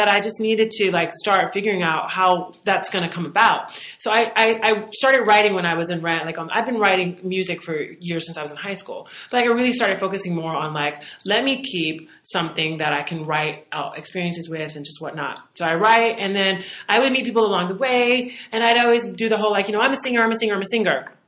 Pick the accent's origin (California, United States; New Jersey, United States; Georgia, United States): Georgia, United States; Columbus; moved away as an adult; now in New York, United States; I moved from Columbus, Georgia, which is a small town that people don't really know about. It's an hour and a half from outside of Atlanta. And I usually say Atlanta, but I figure, you know what? Columbus needs some love.